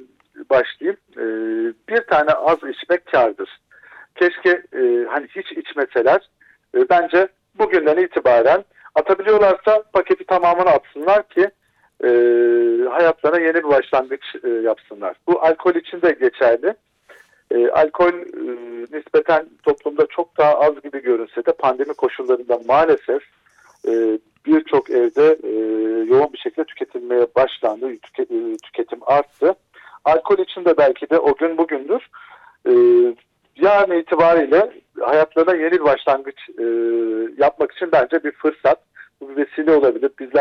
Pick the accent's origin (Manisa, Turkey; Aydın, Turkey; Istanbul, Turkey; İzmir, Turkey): Manisa, Turkey; Alaşehir; Ben Alaşehir'liyim.